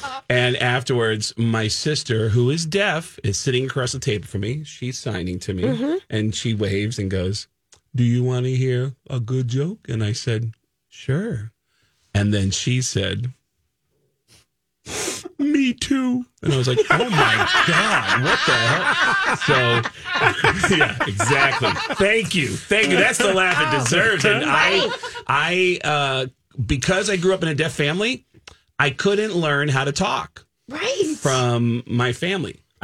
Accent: New York, United States; I'll call my friends that I grew up with in New York.

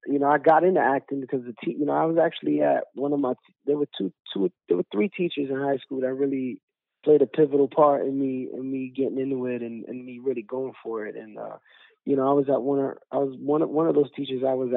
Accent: Brooklyn, New York, United States; You know, I grew up in Bushwick.

